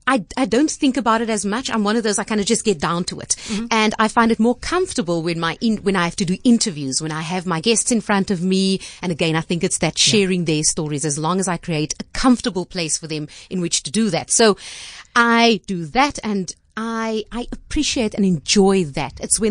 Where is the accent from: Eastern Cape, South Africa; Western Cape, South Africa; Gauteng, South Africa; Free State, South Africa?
Western Cape, South Africa; Somerset West; It was Anine Ferreira. She's got Ferreira Couture in Somerset West.